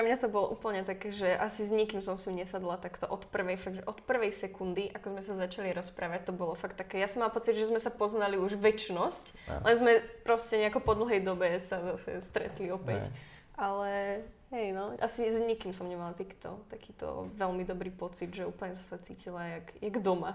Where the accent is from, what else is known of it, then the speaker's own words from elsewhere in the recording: Prievidza, Trenčín Region, Slovakia; Ja som z Prievidze.